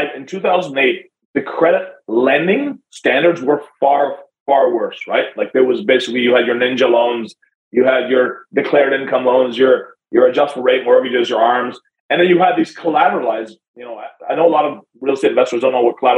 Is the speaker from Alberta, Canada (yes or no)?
no; Toronto, Ontario, Canada; I grew up here in Toronto, Canada. My parents were immigrants. We had no money growing up.